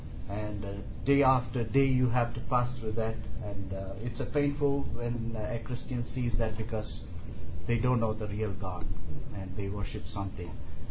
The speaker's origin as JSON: {"language": "English", "country": "India", "second_language": "English", "said": "I was born into a Christian family. By the way, I come from India, a land is filled with people."}